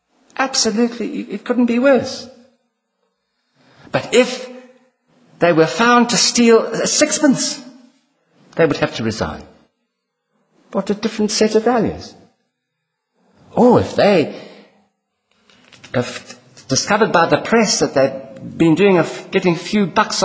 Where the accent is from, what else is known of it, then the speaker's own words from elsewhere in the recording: South Africa; born there; And as a South African born, I can't understand this fox thing either.